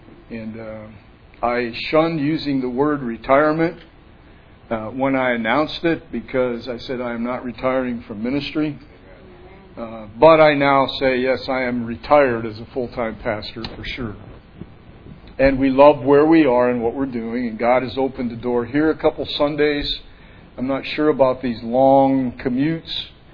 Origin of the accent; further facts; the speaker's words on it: New York, United States; born there; I was born in New York State 32 years ago, came and started a church down in Fresno. Been here ever since.